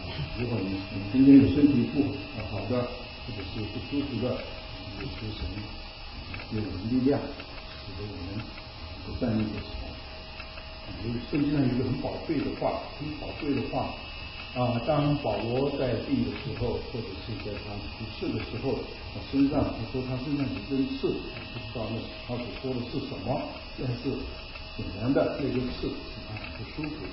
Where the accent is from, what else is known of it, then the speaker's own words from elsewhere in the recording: China; 我们中国人也知道过年的时候，大家是很兴奋的过年